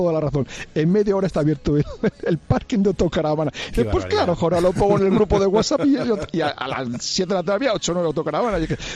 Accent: Valladolid, Castile and León, Spain; en mi tierra, en Valladolid

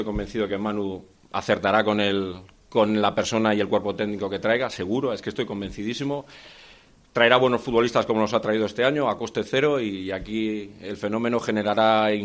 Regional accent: Cantabria, Spain; Cogí la maleta muchas veces, soy cántabro, he ejercido de cántabro fuera.

